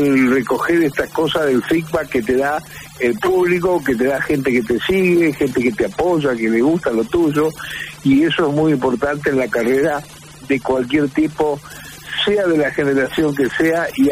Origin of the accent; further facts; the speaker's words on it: Rosario, Santa Fe, Argentina; yo soy un rosarino, ya sabes